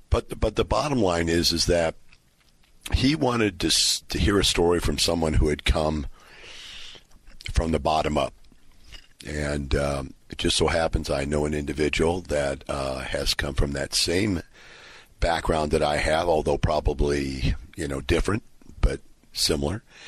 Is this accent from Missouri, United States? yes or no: yes; Ferguson, Missouri, United States; for those of you that don't know this already, I'm from Ferguson